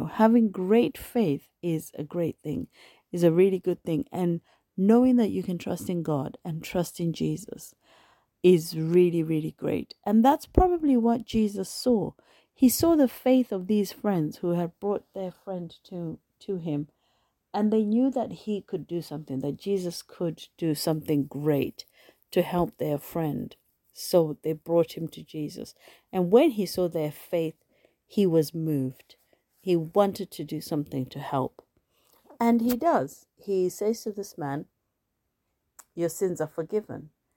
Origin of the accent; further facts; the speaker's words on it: Zimbabwe; when I've gone back to my hometown in Zimbabwe, even though the trees might have changed or the bushes are bigger